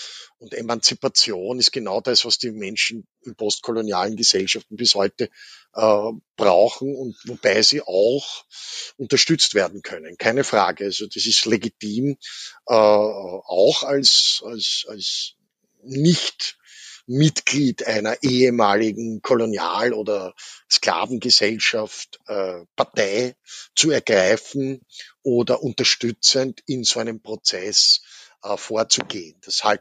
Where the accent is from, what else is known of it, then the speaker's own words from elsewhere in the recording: Austria; wie wir das jetzt als Österreicher aussprechen würden